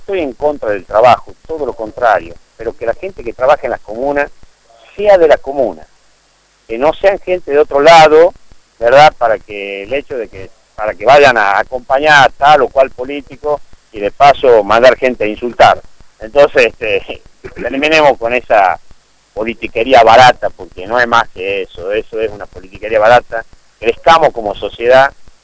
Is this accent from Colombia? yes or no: no; Tucumán, Argentina; Yo, como tucumano